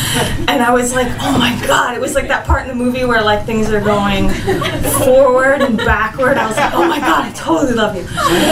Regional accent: Philadelphia, Pennsylvania, United States; I'm from Philly

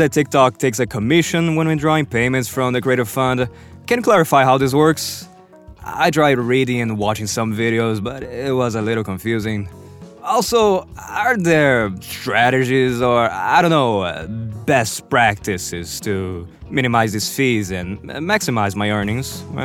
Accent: San Francisco, California, United States; from San Francisco

